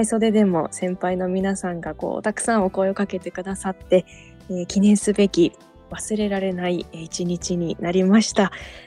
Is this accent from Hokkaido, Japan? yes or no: yes; Hokkaido, Japan; このコーナーは北海道出身どさんこの … が毎月一つ皆さんに北海道弁をお伝えするコーナーです。